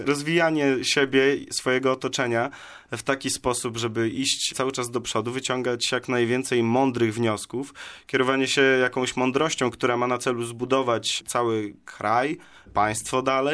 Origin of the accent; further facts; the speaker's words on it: northern Poland, Poland; No niestety jestem z północy.